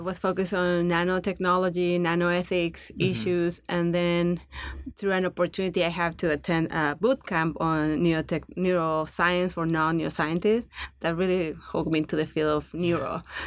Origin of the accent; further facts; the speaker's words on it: Mexico; English is a second language; So I am from Mexico.